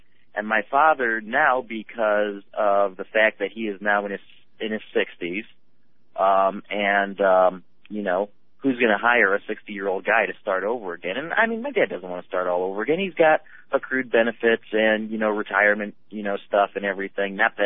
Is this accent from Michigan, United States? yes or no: yes; Flint, Michigan, United States; born there; now in Georgia, United States; here in Georgia, like I'm a Southern transplant. I was not born here. I'm a Michigander by birth. I was born in Flint, Michigan.